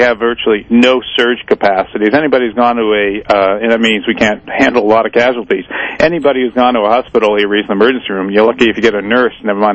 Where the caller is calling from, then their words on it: Old Lyme, Connecticut, United States; I'm calling from my home in Old Lyme, Connecticut.